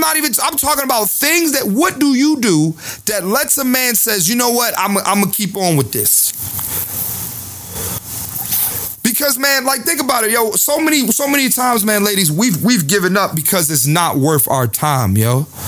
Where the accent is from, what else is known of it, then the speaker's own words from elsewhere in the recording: Philadelphia, Pennsylvania, United States; See, I'm from Philly, right?